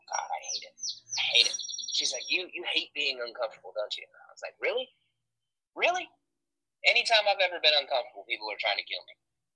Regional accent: Colorado, United States; Because I'm from Colorado originally, so you know, I had never in my life been this hot.

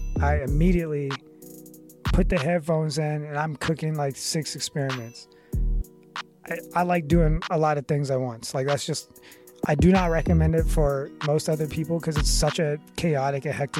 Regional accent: Richmond, Virginia, United States; So I'm from Richmond, Virginia. I grew up in Richmond, like in a, like a pretty strong black community.

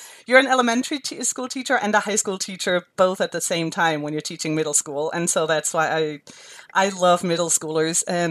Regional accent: Germany; English is a second language; I grew up in Germany, I went to school in Germany

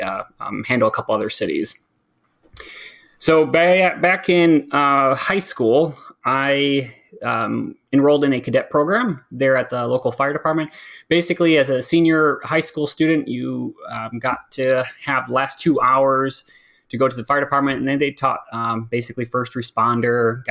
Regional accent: Waterford, Michigan, United States; But I grew up in Waterford. I have three other brothers. I'm number three out of four.

